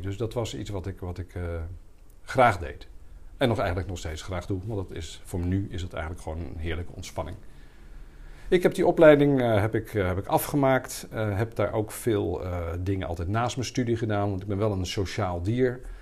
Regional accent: Waalwijk, North Brabant, Netherlands; also born or lived in Rotterdam / Hendrik-Ido-Ambacht; Een verhuizing doorgemaakt naar Hendrikido Ambacht en later naar Waalwijk, waar ik vanaf mijn 9e heb gewoond in het Brabantse. Zekere zin wel een cultuurschok als je uit het westen komt, zoals dat dan mooi heet.

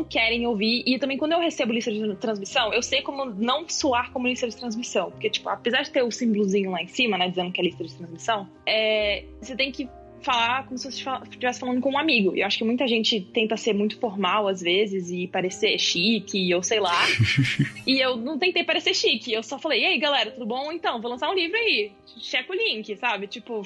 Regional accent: Vitória, Espírito Santo, Brazil; eu não sou de São Paulo, eu sou do Espírito Santo. Eu sou de Vitória, eu cresci lá. E é uma cidade muito pequena, então todo mundo se conhece.

